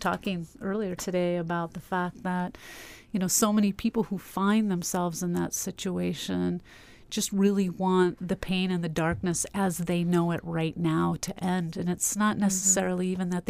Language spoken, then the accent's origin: English; Nome, Alaska, United States; I myself grew up, was born and raised in Nome.